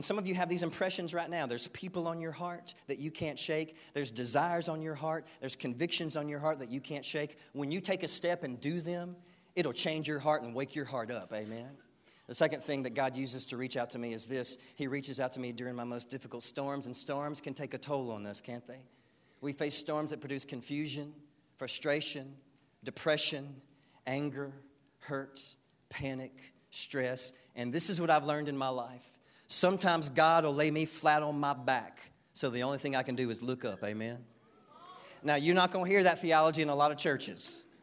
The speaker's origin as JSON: {"language": "English", "region": "the South", "country": "United States", "tie": "born or raised there", "said": "We grew up in the South. Well, we're taught to be men and tough and all that kind of stuff."}